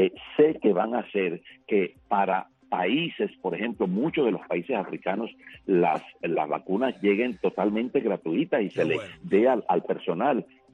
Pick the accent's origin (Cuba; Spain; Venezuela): Cuba; moved away; yo fui alguna vez a Cuba, no hace mucho, en el 2016, y cuando yo vi el pueblo donde yo nací y me crié